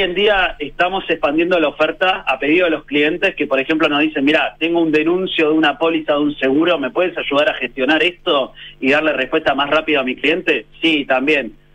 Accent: Argentina; now in Chile; Me nota todavía lo argentino. Hace 4 años que llegamos a Chile

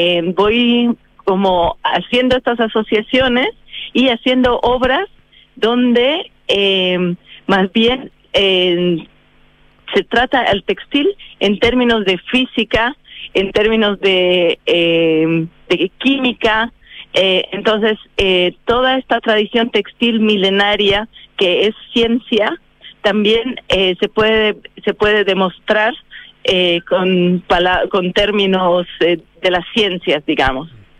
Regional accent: Bolivia; yo vengo de Bolivia. Tú sabes, es un país con una tradición textil muy grande. Yo, como todas las personas en Bolivia, estoy muy cerca de los textiles desde muy pequeña.

